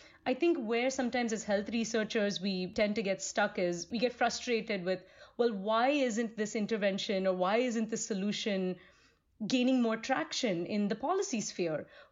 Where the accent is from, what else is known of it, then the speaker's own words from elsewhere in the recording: India; So I grew up in India. I grew up in a family of doctors.